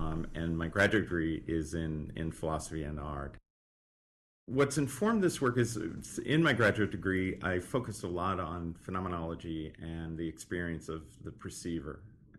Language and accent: English; East Coast, United States; also I come from the East Coast, so these places are very familiar to me